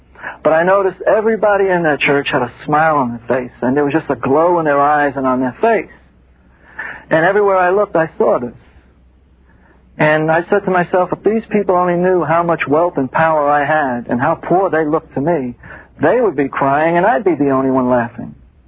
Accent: New York, United States; And when he saw me and heard my accent, he knew I was from New York

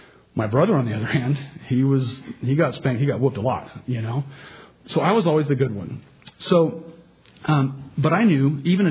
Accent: Sacramento, California, United States; I grew up in Sacramento, and in Sacramento, there's a lot of rice farmers, or there used to be at least, around the outskirts.

